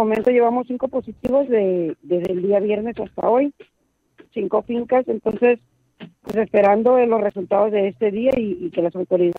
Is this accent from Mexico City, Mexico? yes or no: no; Sonora, Mexico; yo solamente soy la que vengo de Sonora.